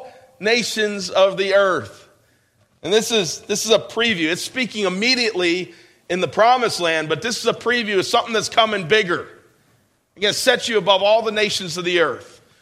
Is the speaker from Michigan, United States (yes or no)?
no; New York, United States; this is where I grew up in New York.